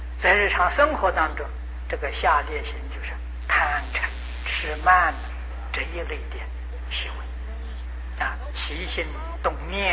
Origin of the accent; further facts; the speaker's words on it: China; 啊，我们中国人讲善恶，这个古印度的人他们习惯讲黑白